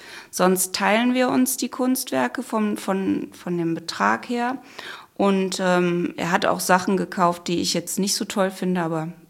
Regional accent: Krefeld, North Rhine-Westphalia, Germany; Wir sind ja in Krefeld aufgewachsen

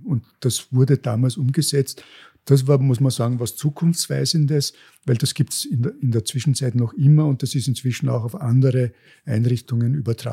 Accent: Austria; bei uns in Österreich

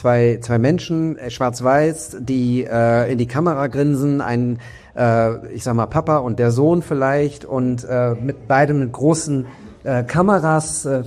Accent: Bochum, North Rhine-Westphalia, Germany; Meine Frage als Bochumer im Saarland.

